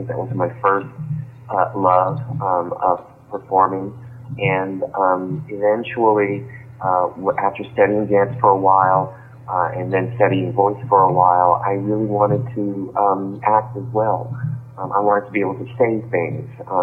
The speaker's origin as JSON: {"language": "English", "town": "San Francisco", "region": "California", "country": "United States", "tie": "born or raised there", "said": "I grew up in San Francisco, one of nine kids."}